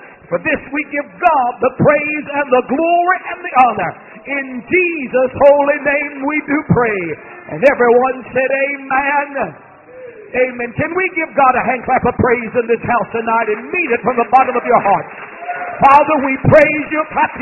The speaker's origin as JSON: {"language": "English", "region": "Mississippi", "country": "United States", "tie": "born or raised there", "said": "I remember when my brother and I, small boys, they're growing up in South Mississippi."}